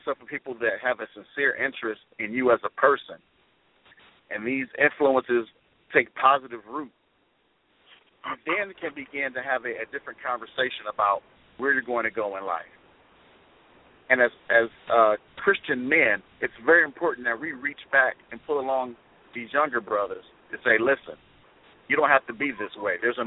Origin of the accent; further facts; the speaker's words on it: East Cleveland, Ohio, United States; I grew up in the inner city of East Cleveland. However, even though I'm from East Cleveland, even though I walk the streets of East Cleveland